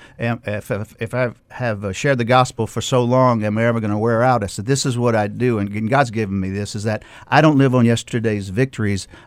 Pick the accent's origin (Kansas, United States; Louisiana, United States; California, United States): Louisiana, United States; I'm from Louisiana, so I call that the gravy on top of the rice.